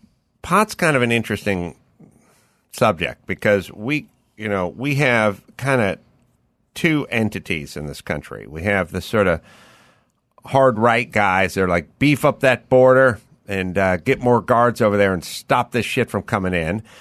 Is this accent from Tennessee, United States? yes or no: no; California, United States; I grew up in the San Fernando Valley. The San Fernando Valley, when I was in the sixth grade, was pretty just lily white for the most part.